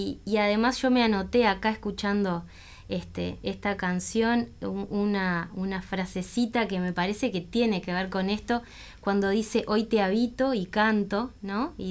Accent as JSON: {"language": "Spanish", "region": "Montevideo", "country": "Uruguay", "tie": "born or raised there", "said": "yo nací en Punta de Rieles, viví hasta hace un tiempo en Punta de Rieles, puedo decir que es mi barrio, así lo siento."}